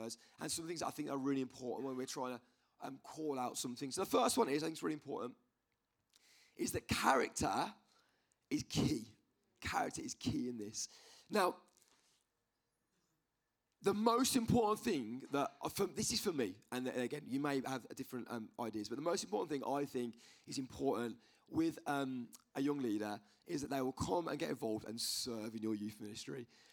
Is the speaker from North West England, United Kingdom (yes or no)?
no; Birmingham, West Midlands, United Kingdom; the church I grew up in Birmingham